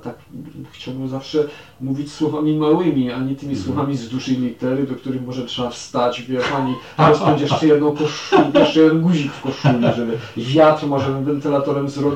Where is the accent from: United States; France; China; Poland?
United States; ja mogłem tam w dzieciństwie w Stanach Zjednoczonych specjalnie oglądać takiego